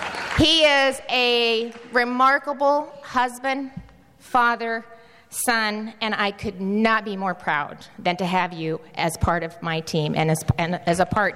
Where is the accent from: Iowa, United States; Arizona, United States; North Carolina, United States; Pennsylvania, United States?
Iowa, United States; Growing up in Iowa, I learned the importance of community, love of country, of hard work, and of discipline.